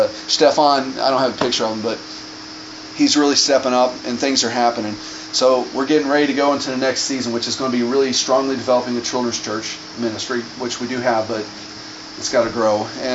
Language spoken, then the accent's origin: English; United States; It's a weird perspective because, I'm American.